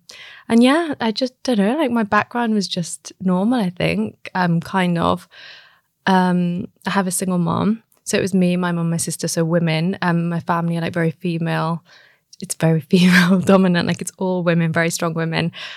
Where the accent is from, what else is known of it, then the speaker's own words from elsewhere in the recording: Midlands, United Kingdom; also born or lived in London; I was born in London, but then we moved to the Midlands when I was very young. I think I was like 5 or 6 months old. So I've been raised in the Midlands, but because of work, I've just lived all over.